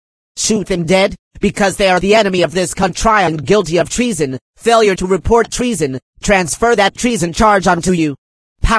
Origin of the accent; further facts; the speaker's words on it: Los Angeles, California, United States; born or raised there